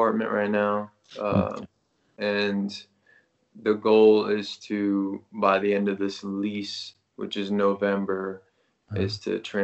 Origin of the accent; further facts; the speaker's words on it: New Jersey, United States; also born or lived in Pennsylvania; now in Las Vegas, United States; Grew up in New Jersey. Was in Pennsylvania a lot for school and shit.